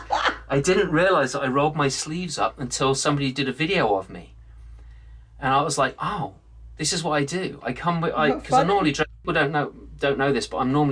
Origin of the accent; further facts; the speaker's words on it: England, United Kingdom; because I think I should tell an English story as an Englishman.